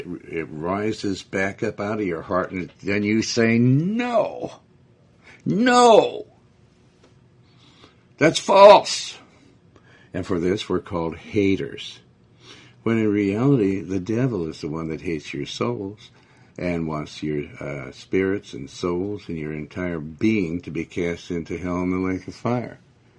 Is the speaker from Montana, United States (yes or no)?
yes; Montana, United States; I was raised in Montana before homosexuals were there